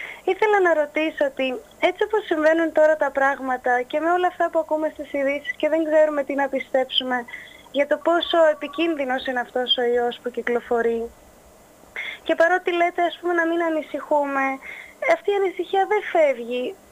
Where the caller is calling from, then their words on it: Netherlands; από Ολλανδία.